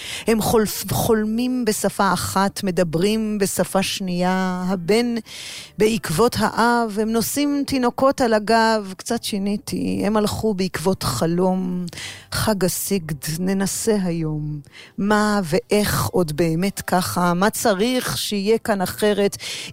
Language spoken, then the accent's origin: Hebrew; Jerusalem, Jerusalem District, Israel; born there; נולדתי בהדסה עין כרם, כן, בישראל.